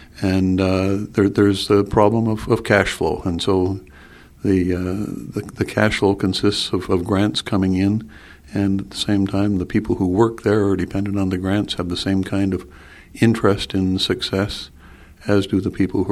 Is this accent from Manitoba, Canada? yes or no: yes; Winnipeg, Manitoba, Canada; I come from Winnipeg, and I went to the University of Manitoba through honors chemistry.